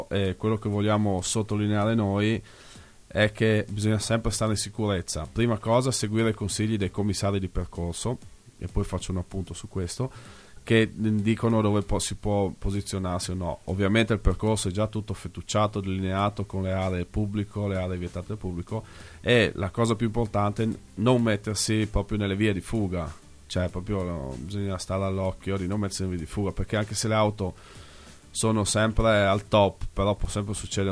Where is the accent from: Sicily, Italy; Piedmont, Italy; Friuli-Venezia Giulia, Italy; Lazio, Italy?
Friuli-Venezia Giulia, Italy; Ampezzo; Io sono originario di Ampezzo